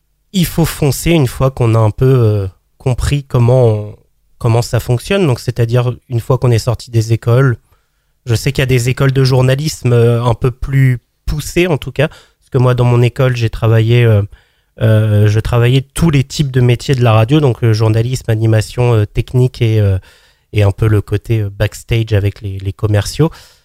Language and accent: French; Yvetot, Normandy, France; parce que je suis originaire de Seine-Maritime, du côté d'Yvetot, on va dire, donc entre Rouen et Le Havre